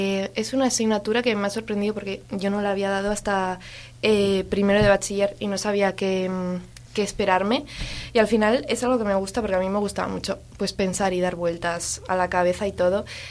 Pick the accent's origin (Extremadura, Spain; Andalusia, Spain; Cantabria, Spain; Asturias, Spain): Cantabria, Spain; Laredo; also born or lived in Santander; De Laredo.